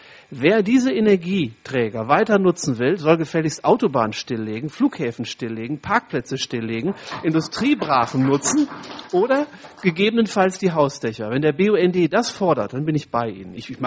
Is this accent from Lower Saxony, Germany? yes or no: yes; Oldenburg, Lower Saxony, Germany; Wir haben in Oldenburg, da wo ich herkomme, gerade den Kasus, dass ein Landschaftsschutzgebiet aufgelöst wird